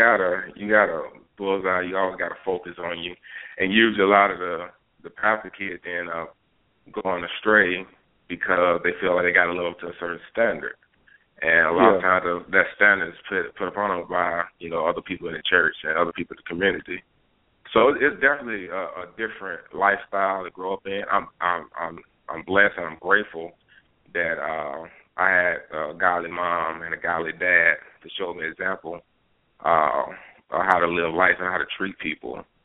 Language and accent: English; Shreveport, Louisiana, United States; I grew up in Shreveport, Louisiana.